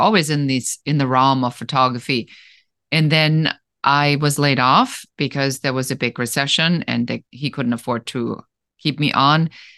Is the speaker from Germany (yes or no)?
yes; Germany; moved away as an adult; now in Los Angeles, United States; I am originally from Germany, and I live in Los Angeles, so I'm an immigrant